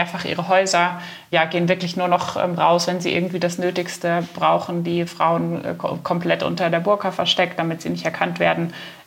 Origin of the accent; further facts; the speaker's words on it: Bavaria, Germany; Ich komme aus Bayern, ich kenne die Berge